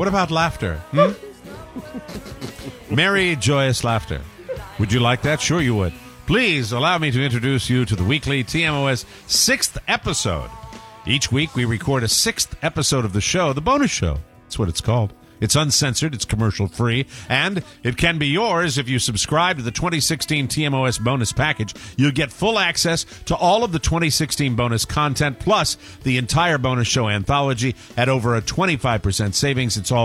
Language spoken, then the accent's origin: English; Largo, Florida, United States; There's a 54-year-old guy from Largo, Florida, my home state.